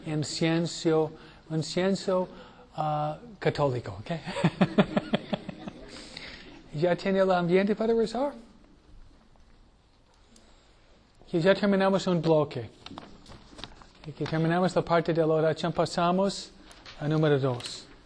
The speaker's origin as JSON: {"language": "Spanish", "region": "New York", "country": "United States", "said": "él viene de Tennessee, yo vengo de Nueva York."}